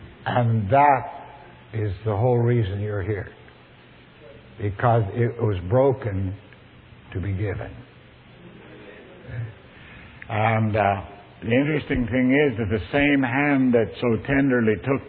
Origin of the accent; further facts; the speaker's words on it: Northern Canada, Canada; I was raised in the Canadian North